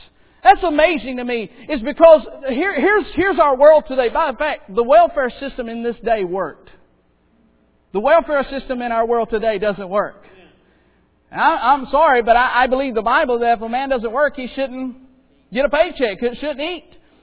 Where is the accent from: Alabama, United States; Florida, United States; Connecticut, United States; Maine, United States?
Florida, United States; I was raised in Florida. We were raised right behind, there was a cotton field, and then there was a wheat field.